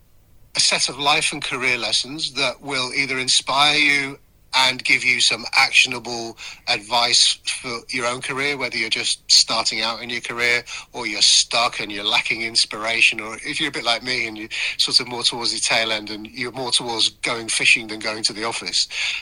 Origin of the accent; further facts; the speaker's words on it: Manchester, North West England, United Kingdom; moved away as an adult; now in London, United Kingdom; I moved house. I moved from Manchester, which is where I grew up, to London.